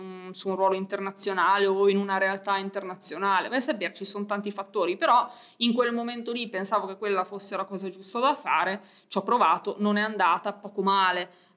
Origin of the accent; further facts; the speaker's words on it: Alessandria, Piedmont, Italy; fin da piccolo ho manifestato il desiderio di volermene andare dalla mia città natale, che poi è Alessandria, io sono piemontese.